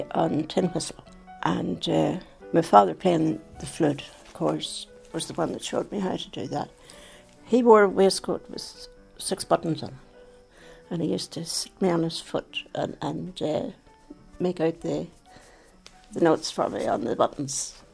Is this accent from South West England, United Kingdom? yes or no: no; Scotland, United Kingdom; born there; I was born over in Scotland.